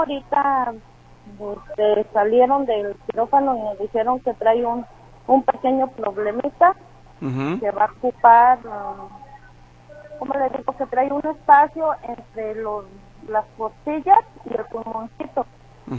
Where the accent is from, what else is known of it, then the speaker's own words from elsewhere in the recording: Cuquío, Jalisco, Mexico; Ajá, somos de Cuquío.